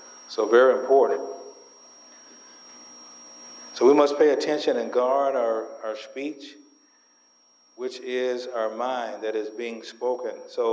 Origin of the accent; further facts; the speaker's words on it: Athens, Georgia, United States; I used to work down at the University of Georgia football games, the Bulldogs, back in Athens in my hometown.